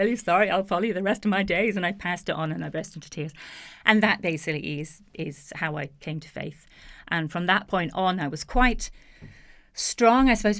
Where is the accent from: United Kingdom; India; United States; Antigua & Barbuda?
United Kingdom; now in Ireland; I am not from the island of Ireland. My accent might wander around a bit because I have lived in a lot of different places. But I was brought up in the UK to what a lot of Irish people find a rather strange concept in a family that had no faith at all.